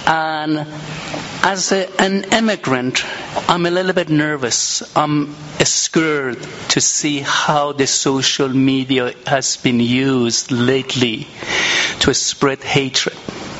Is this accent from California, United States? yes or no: no; Vermont, United States; I'm from Vermont, and I tell my beloved Congressman Bernie Sanders, there is nothing free.